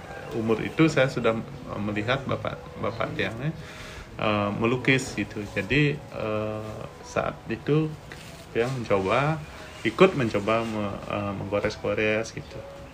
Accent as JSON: {"language": "Indonesian", "town": "Bakwan", "country": "Indonesia", "said": "saya berasal dari Desa Bakwan ya. Saya lahir tahun 79. Jadi saya lahir di lingkungan boleh dibilang di lingkungan seniman karena bapak saya melukis"}